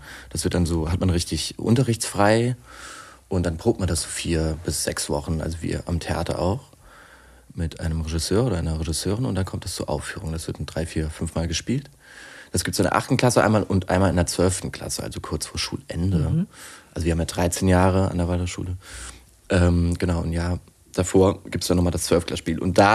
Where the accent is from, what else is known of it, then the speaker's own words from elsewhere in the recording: Saarbrücken, Saarland, Germany; ich war auf der Waldorfschule in Saarbrücken, da wo ich herkomme.